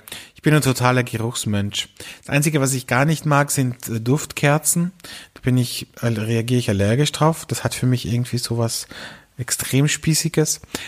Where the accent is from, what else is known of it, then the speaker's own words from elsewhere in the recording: Carinthia, Austria; Der kommt aus meinem Heimatbundesland, aus Kärnten, okay, und ist nicht so oft in Wien.